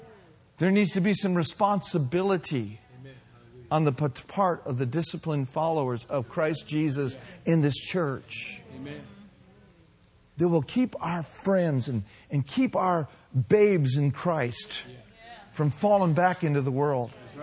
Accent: Minnesota, United States; Now, how many of you know I'm from Minnesota? Okay, home of the Vikings, home of the Twins. Home of the former North Stars. Home of the Bunnell Red Knights, where I went to high school and played.

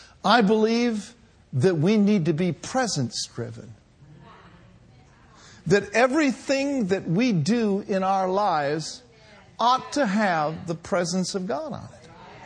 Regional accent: Minneapolis, Minnesota, United States; And my dad grew up in Wisconsin, and I grew up in Minneapolis.

